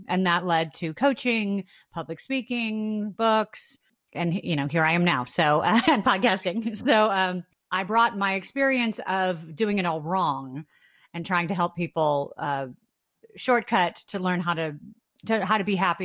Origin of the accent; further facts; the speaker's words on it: Chicago, Illinois, United States; Starting back at the beginning, I grew up in Chicago, Illinois, and I always wanted to be an actor.